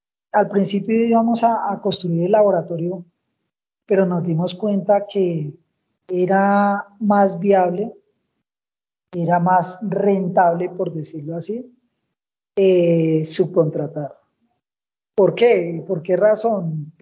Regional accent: Colombia; Algo que uno como colombiano, como empresario colombiano, a veces falla

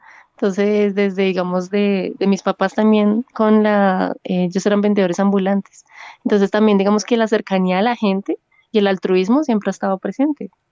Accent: Bogotá, Colombia; Yo crecí en Kennedy, entre Bosa y Kennedy, sí, pero urbano. Entonces llegar a Mochuelo, ya en el año 2010, tenía 15 años

